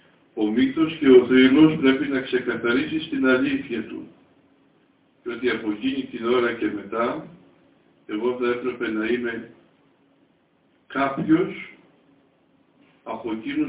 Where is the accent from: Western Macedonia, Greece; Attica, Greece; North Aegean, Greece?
North Aegean, Greece; Mytilene; born there; διότι γεννήθηκα στην Μυτιλήνη από πρόσφυγες προγόνους.